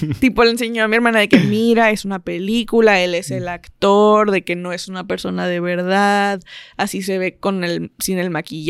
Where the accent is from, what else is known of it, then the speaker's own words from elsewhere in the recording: Mexico; Creo que como mexicanos es de que cultura general, ¿no?